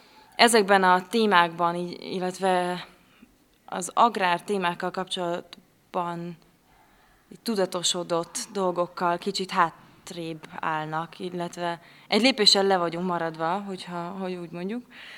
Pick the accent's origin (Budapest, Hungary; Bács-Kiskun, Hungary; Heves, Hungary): Budapest, Hungary; born there; Budapesten, Magyarországon születtem.